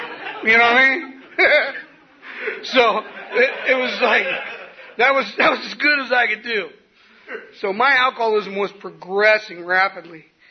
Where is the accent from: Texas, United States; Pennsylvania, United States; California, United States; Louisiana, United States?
California, United States; Santee; And I'm thinking, man, I'm from Santee. You don't know nothing about strong.